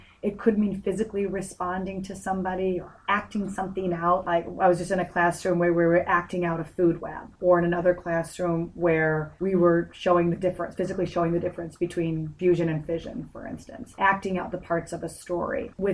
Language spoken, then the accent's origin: English; Chicago, Illinois, United States; working with school districts in my hometown area of Chicago, but also around the country.